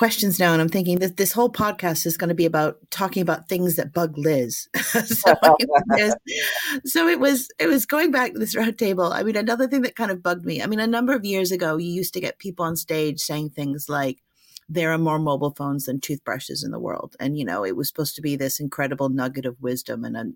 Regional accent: United States; I can say this because I'm American

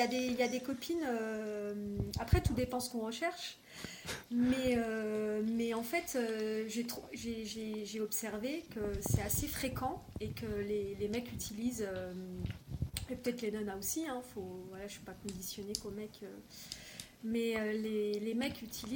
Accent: Bordeaux, Nouvelle-Aquitaine, France; Bah oui, parce que moi, à la base, je suis de Bordeaux

